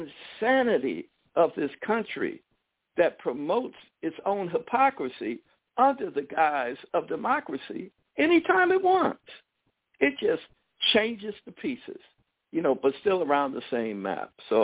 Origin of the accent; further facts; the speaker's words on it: United States; We're American, natural-born citizens. We're homegrown.